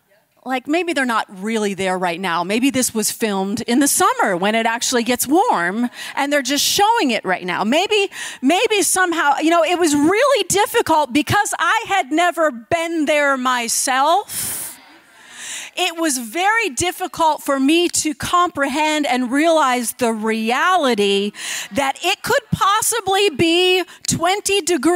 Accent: Buffalo, New York, United States; But in Western New York, I grew up there. I grew up in Buffalo, lived in the same house most of my whole life.

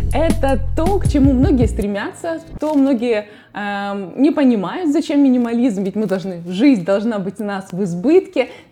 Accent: Ukraine; now in United States; вот изначально я сказала, что мы из Украины

